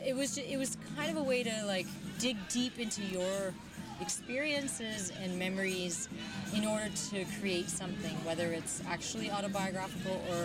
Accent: Toronto, Ontario, Canada; we're from Toronto.

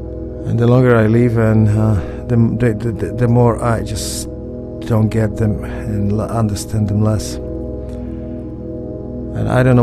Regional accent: Poland; English is a second language; I'm import from Poland. The country I hate and love at the same time.

